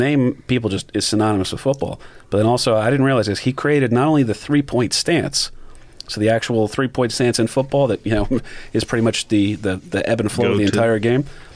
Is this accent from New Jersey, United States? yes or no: yes; New Jersey, United States; because growing up in New Jersey, it was pretty much all settled at that point.